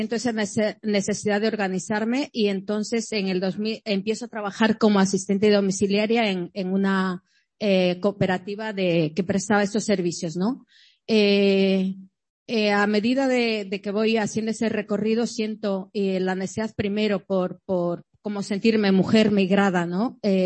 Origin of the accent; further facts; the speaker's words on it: Ecuador; now in Spain; Sí, soy ecuatoriana, llevo desde el año 99 aquí en Euskal Herria.